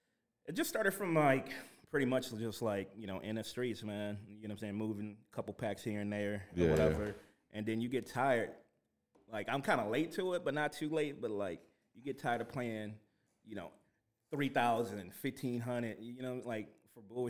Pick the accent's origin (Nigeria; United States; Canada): United States; Chicago, Illinois; I did not. I grew up in Inglewood.